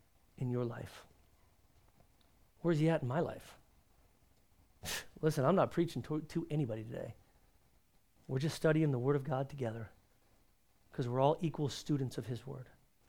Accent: San Diego, California, United States; Sometimes here in the Southern California culture, I grew up in San Diego, it's all I know.

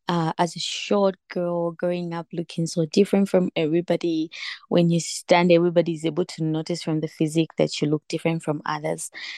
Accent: Zambia; I am from Zambia

